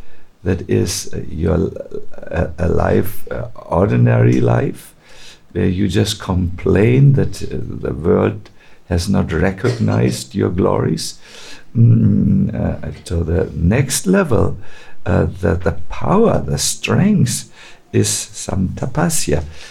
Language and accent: English; North Germany, Germany; I'm from North Germany, no problem.